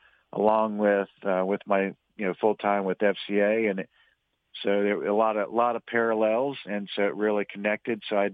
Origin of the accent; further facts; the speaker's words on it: Orlando, Florida, United States; I'm actually from Orlando. Just not a lot of us.